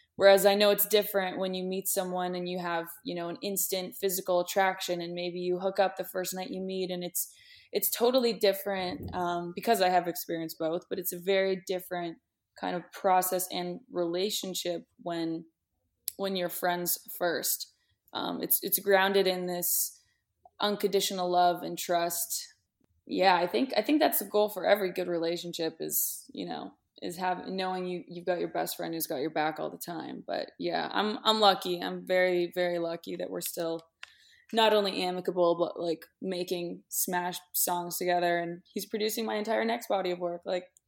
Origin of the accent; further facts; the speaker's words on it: Toronto, Ontario, Canada; because we're both from Toronto